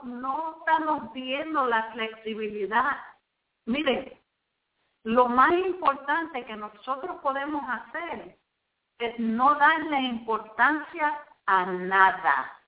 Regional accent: New York, United States; now in Florida, United States; Mira, yo vengo de Nueva York, donde ahí hay una mezcla de gente. Y allá en realidad no es ese racismo que hay aquí. Yo estoy en la Florida.

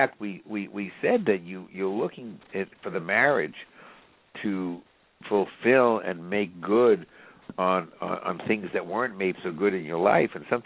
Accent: The Bronx, New York, United States; or did I just hear that growing up in the Bronx?

